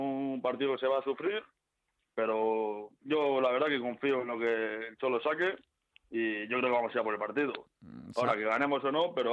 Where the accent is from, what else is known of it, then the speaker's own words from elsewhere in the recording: Spain; now in Scotland; aquí somos españoles